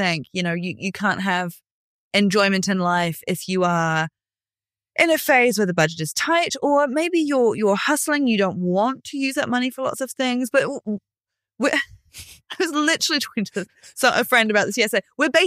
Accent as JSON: {"language": "English", "country": "New Zealand", "said": "I'm too New Zealander for that anyway."}